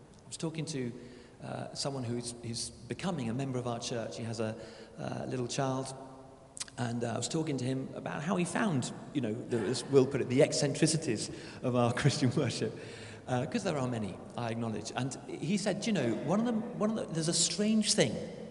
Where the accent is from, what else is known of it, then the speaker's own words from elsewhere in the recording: United Kingdom; So I'm British